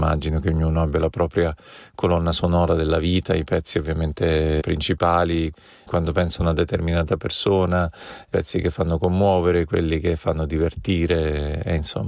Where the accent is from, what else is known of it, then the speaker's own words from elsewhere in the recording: Porto Sant'Elpidio, Marche, Italy; Porto Sant'Elpidio, dove sono nato, ma ne parlerò in un altro episodio, dei giochi d'infanzia del mio paese.